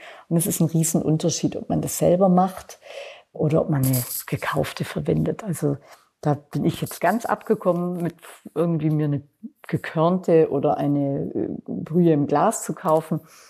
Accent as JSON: {"language": "German", "region": "Baden-Württemberg", "country": "Germany", "lives_now": "Hamburg, Germany"}